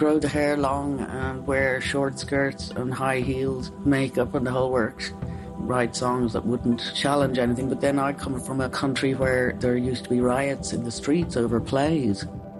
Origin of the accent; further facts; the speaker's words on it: Ireland; Bear in mind, I'm Irish and I've come from the theocracy.